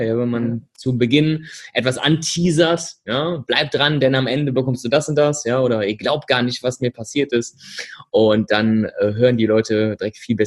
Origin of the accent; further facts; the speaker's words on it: Berlin, Germany; now in Düsseldorf, Germany; ich bin aus Berlin.